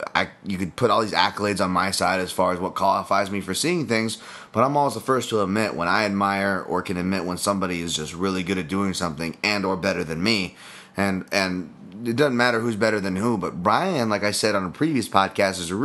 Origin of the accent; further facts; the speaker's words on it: Hawaii, United States; you hear me talking about being Hawaiian?